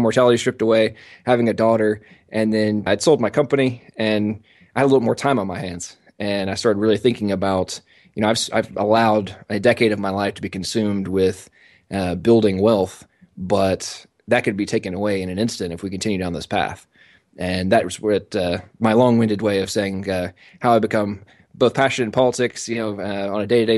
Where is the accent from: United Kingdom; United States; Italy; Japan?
United Kingdom; England; I'm American, but I was born and raised in England. My father was a military contractor, and they moved over there about 10 days before I was born.